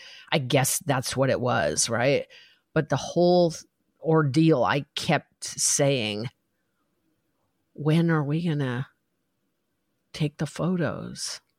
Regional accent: Rye, Colorado, United States; I am blonde and from Rye, Colorado, and I don't know much.

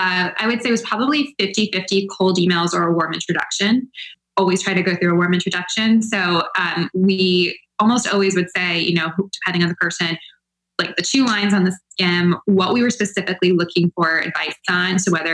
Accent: Midwest, United States; now in New York, United States; I'm from the Midwest too.

